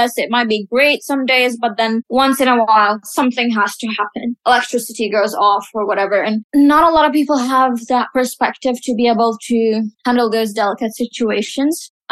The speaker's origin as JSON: {"language": "English", "country": "Saudi Arabia", "tie": "born or raised there", "said": "we grew up in Saudi. Yes, we did not speak Saudi Arabic at home. We spoke it with everyone outside the house."}